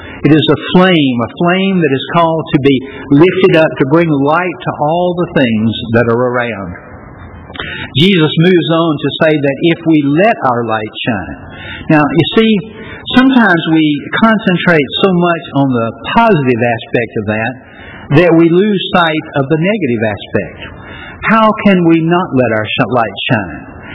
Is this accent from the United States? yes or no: yes; the South, United States; Of course, we grew up in the South, and we grew up with fried food, and we grew up with salt